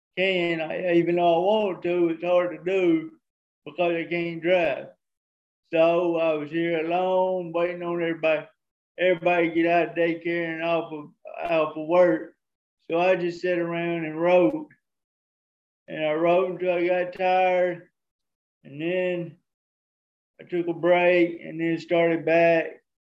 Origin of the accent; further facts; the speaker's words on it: Tuscaloosa, Alabama, United States; from Tuscaloosa, Alabama.